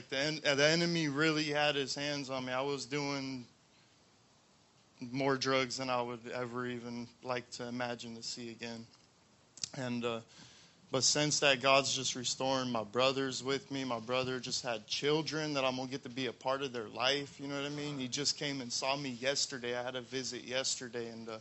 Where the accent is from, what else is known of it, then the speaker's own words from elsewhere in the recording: Washington, United States; I'm 25 years old. I'm from Washington State.